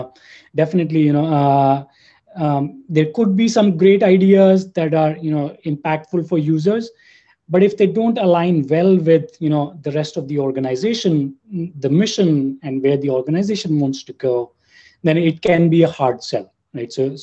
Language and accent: English; New Delhi, Delhi, India; I was born and brought up in New Delhi, India. So I did my undergrad there in computer science.